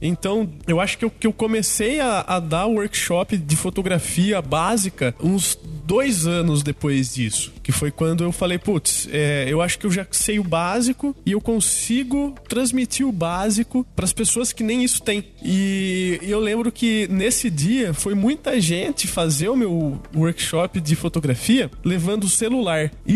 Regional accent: Itapira, São Paulo, Brazil; É um cara da minha cidade natal, é Itapira.

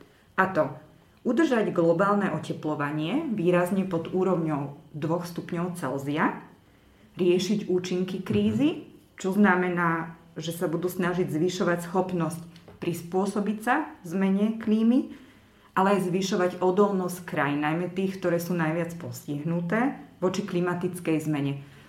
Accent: western Slovakia, Slovakia; Ja pochádzam zo západného Slovenska

